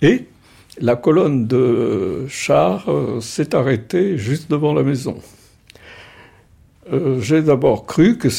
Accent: Clermont-Ferrand, Auvergne-Rhône-Alpes, France; Je suis né dans un appartement, dans la maison qu'avait construite mon grand-père, architecte

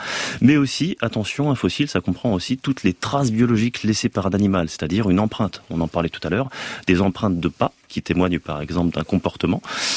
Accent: Occitanie, France; Donc moi je suis originaire donc du bassin des Causses

